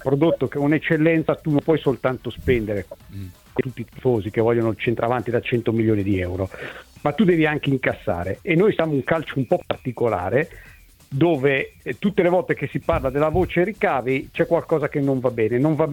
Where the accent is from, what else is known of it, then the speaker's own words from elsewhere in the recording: Milan, Lombardy, Italy; Io sono di Milano